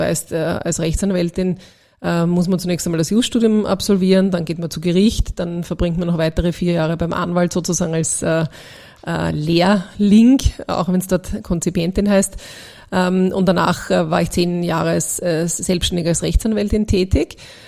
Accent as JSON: {"language": "German", "country": "Austria", "said": "Das sind einfach tolle Player, auf die man, glaube ich, als Österreicherin nur stolz sein kann."}